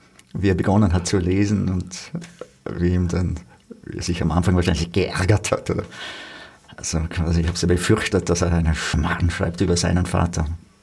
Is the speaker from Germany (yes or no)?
no; Feldkirch, Vorarlberg, Austria; gerade auch in Feldkirch, wo ich her bin